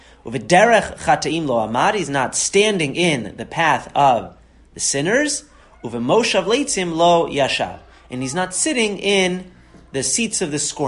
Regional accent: Boston, Massachusetts, United States; We don't have those in Florida. But growing up in Boston, we had a basement.

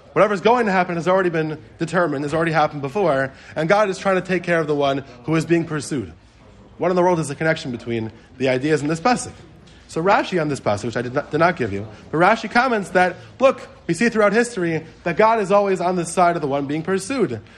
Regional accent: New York City, New York, United States; I think about growing up in Queens.

